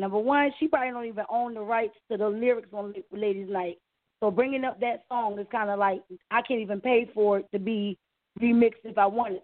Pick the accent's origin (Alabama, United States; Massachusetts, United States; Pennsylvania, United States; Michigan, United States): Pennsylvania, United States; Philadelphia; I'm from Philly, so I'm right over the bridge.